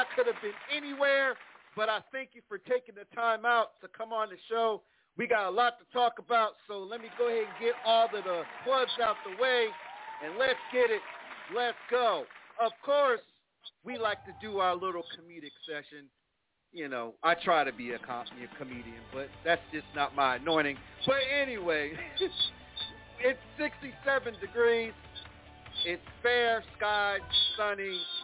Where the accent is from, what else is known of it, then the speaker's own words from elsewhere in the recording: Plainfield, New Jersey, United States; Apostle, in my hometown